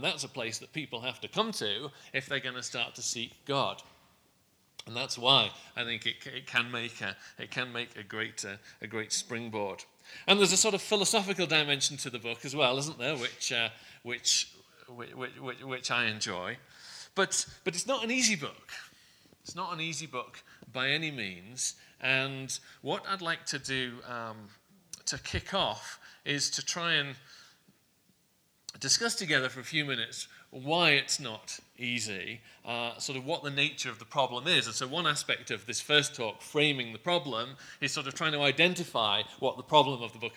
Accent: England, United Kingdom; now in United States; As you can tell, I'm from England originally, as is Anita, my wife, and we've been in the U.S. about 5 years.

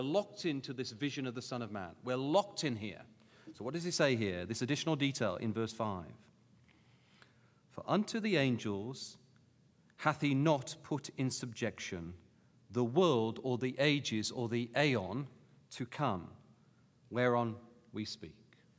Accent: England, United Kingdom

